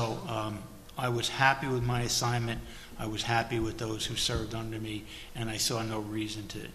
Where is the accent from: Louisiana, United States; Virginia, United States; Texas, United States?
Virginia, United States; born there; I was, as I said, I was born in Virginia. From my earliest recollection, I love being a Virginian.